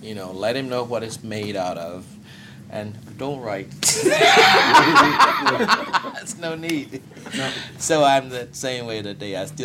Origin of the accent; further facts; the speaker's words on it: Mississippi, United States; so I'm from Mississippi, and I'm proud of it.